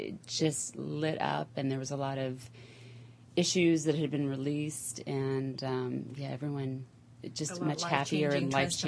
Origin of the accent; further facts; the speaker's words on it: Santa Monica, California, United States; I'm from Santa Monica, California.